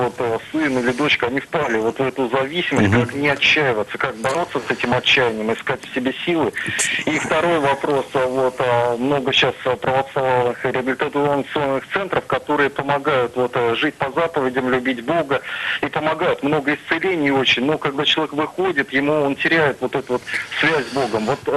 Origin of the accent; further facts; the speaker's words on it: Leningrad Oblast, Russia; я из Ленинградской области.